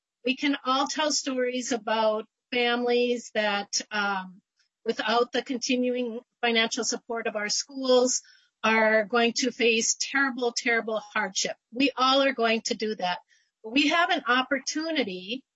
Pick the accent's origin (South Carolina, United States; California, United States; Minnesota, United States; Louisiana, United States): Minnesota, United States; Sartell; I grew up in Sartell.